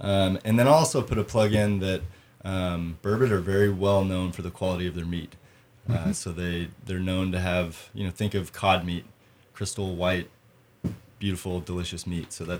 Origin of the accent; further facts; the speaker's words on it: Oklahoma, United States; moved away as an adult; I was born and raised in Oklahoma. I spent 23 years of my life in Oklahoma, and was actually going to undergraduate to become a physical therapist.